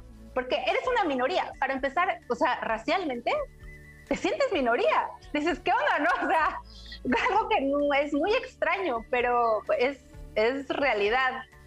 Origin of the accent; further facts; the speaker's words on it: Mexico; como mexicano, hasta donde yo me quedé